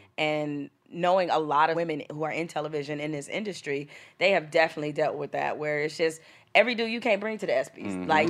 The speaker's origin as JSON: {"language": "English", "town": "Detroit", "region": "Michigan", "country": "United States", "tie": "born or raised there", "said": "it goes back to, you know, growing up in Detroit in the hood."}